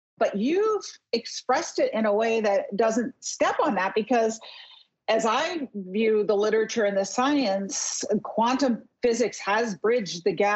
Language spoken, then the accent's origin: English; New York, United States; which is my nature as a New Yorker. I come head on.